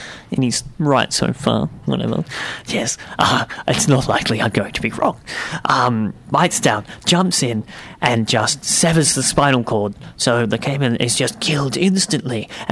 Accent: United Kingdom; So, well, look, I'm from Britain, so cut me some slack.

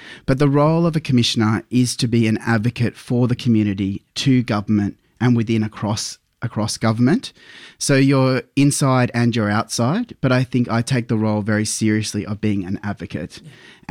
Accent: Queensland, Australia; I grew up in Queensland, and until I was 11 years of age

